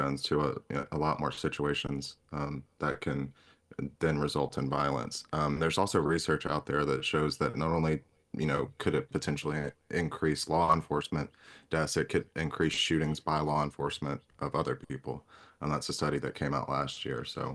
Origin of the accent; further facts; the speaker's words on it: Alabama, United States; I'm from Alabama